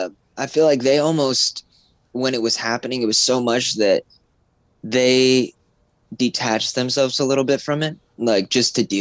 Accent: Phoenix, Arizona, United States; also born or lived in Sedona; Yeah, I grew up in Phoenix. I lived there till I was 18, and then I moved to Sedona, Arizona, and lived there for a long time.

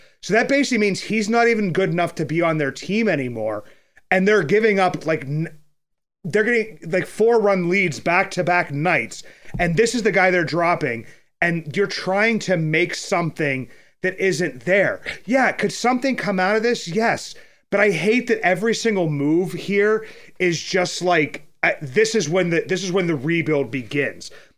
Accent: Pittsburgh, Pennsylvania, United States; you know, I'm a Yinzer, I'm from Pittsburgh, so I can't really pronounce names really well.

